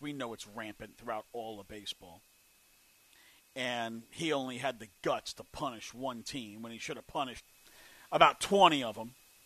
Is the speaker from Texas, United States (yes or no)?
no; New York, United States; I grew up in New York. When I grew up, they were my team, but they were owned by Paramount.